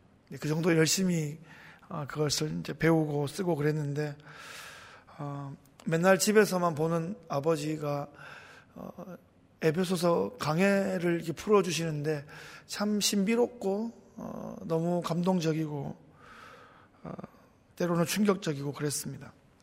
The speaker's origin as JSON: {"language": "Korean", "region": "Gyeongsang", "country": "South Korea", "tie": "born or raised there", "said": "제가 살던 그곳에 경상도 시골입니다."}